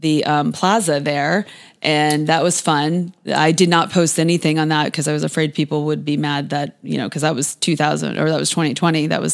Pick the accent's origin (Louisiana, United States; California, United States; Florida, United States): Florida, United States; Fort Myers; Well, my maiden name was … I grew up in Fort Myers, so I was a huge football fan. It was the 80s in Florida